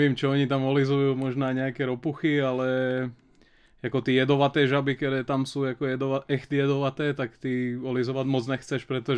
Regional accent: Sereď, Trnava Region, Slovakia; also born or lived in Piešťany; Narodil som sa v Píšťanoch, ale ja v podstate ako celý život, do 18 rokov som žil v Seredí.

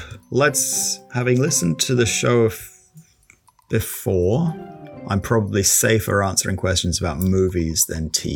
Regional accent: England, United Kingdom; moved away; I emigrated from England in 1999, so up till 1999, my knowledge of British bands is pretty good.

